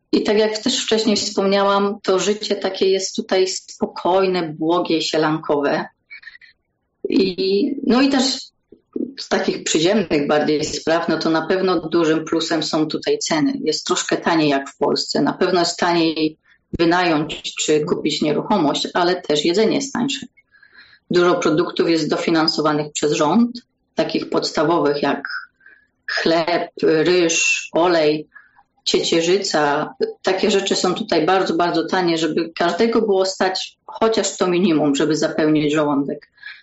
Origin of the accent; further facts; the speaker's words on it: Wrocław, Lower Silesian Voivodeship, Poland; now in Mauritius; Pochodzę dokładnie z Wrocławia, to jedyne polskie miasto, w którym mieszkałam, ale myślę, że najlepsze.